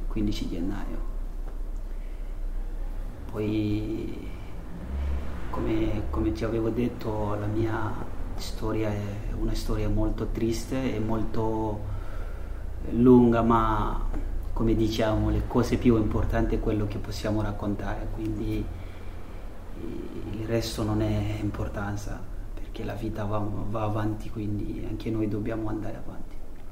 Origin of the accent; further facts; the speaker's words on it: Tambacounda, Senegal; Italian is a second language; vengo dal Senegal. Sono nato in Senegal, sono cresciuto in Senegal. Il mio regione si chiama Tambacounda, ma noi abitiamo un villaggio che si chiama Janna.